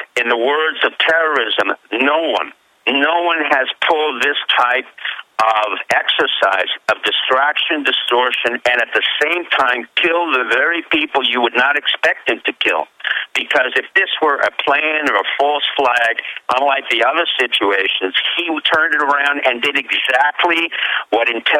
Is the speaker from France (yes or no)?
yes; Toulouse, Occitania, France; They came from the areas that I grew up in France, in the south of France, in Toulouse